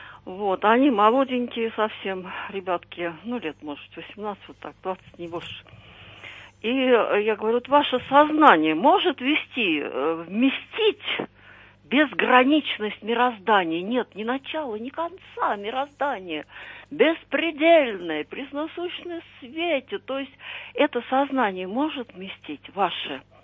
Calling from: Moscow, Russia

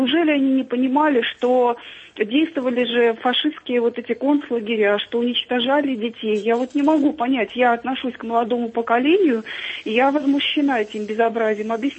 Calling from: Mogilev, Mogilev Region, Belarus; Я звоню из Белоруссии, города Могилева.

